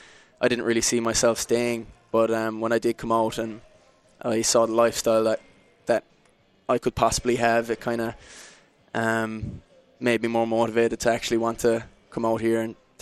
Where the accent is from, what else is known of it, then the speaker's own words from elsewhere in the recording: County Kerry, Ireland; I'm actually from a small country town in County Kerry.